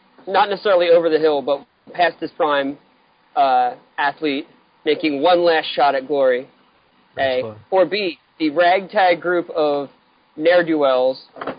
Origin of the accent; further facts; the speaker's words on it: Philadelphia, Pennsylvania, United States; Hey, I'm from Philadelphia. That's like our fucking movie here.